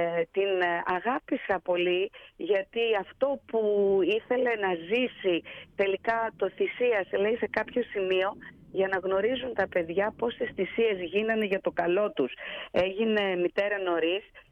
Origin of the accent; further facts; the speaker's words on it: Karditsa, Thessaly, Greece; also born or lived in Trelleborg, Sweden; Γεννήθηκα και μεγάλωσα στο Τρέλεμπορκ της Σουηδίας. Η μητέρα μου ήταν και εκείνη μετανάστρια, η νονά μου το ίδιο. Μεγάλωσα στην Καρδίτσα με τη γιαγιά μου, με τους γονείς μου να μην είναι δίπλα.